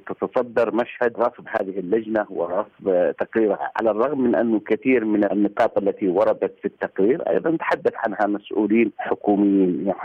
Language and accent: Arabic; Yemen; يعني صرنا كيمنيين بحاجة إلى لجان دولية